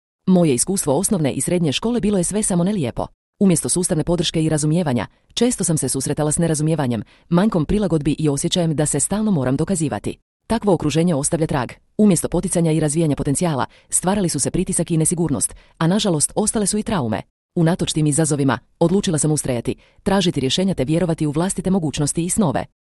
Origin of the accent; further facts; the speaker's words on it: Livno, Federation of Bosnia and Herzegovina, Bosnia & Herzegovina; dolazim iz Livna i imam 20 godina.